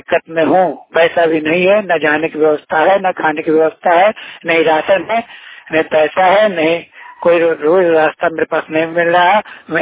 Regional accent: Patna, Bihar, India; now in Tiruppur, India; पटना बिहार के रहने वाला हूँ। मैं तमिलनाडु सिक्को त्रिपुर में मैं रह रहा हूँ।

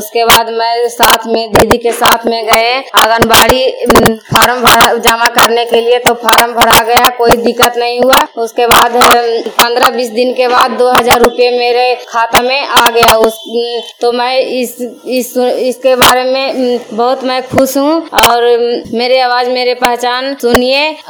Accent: Madhopurgarh, India; मैं माधोपुरगढ़ के रहने वाली हूँ।

